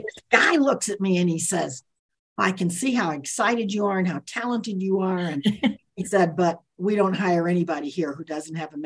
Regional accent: Florida, United States; Well, you know, I grew up in Florida, so that was sort of a cold place to go.

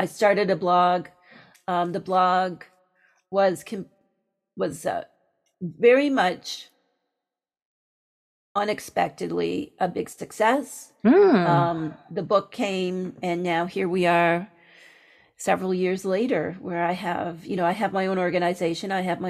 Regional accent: Canada; I've always lived in Canada, though I've done training in the U.S. and spent a lot of time in the U.S., but I am Canadian.

